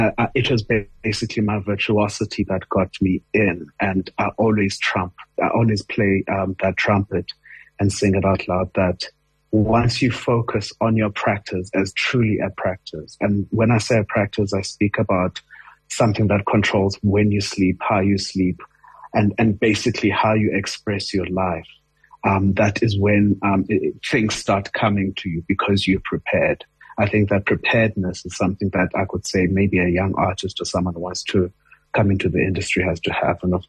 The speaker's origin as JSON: {"language": "English", "town": "East London", "region": "Eastern Cape", "country": "South Africa", "tie": "born or raised there", "also_born_or_lived": "Mthatha", "said": "I was born in Umtata in the Eastern Cape, and I was raised in East London, Emonti. First opportunity I got after matric was to move to Johannesburg"}